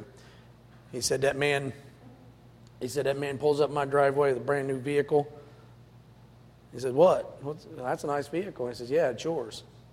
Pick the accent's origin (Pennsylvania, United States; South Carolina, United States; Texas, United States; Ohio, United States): Ohio, United States; Highland; She's from Northmore, I'm from Highland.